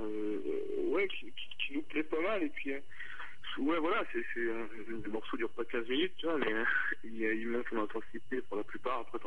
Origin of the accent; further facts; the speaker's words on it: Laval, Pays de la Loire, France; Donc on est de Laval, nous, à la base